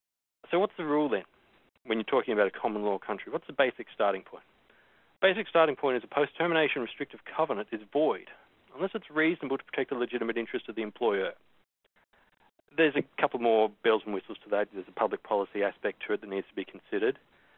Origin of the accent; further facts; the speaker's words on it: Canada; But then you also look at Canada, my home country, Australia